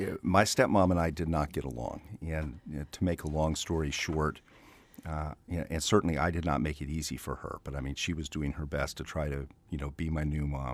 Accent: Yorktown, Virginia, United States; As a result of me growing up in Yorktown and the park there, when I was in high school, one of the jobs I had was to work for the park as a high school student in the summer

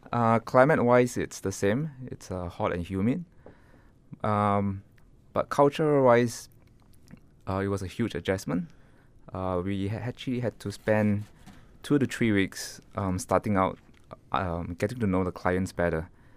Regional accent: Singapore; born there; I was born in Singapore

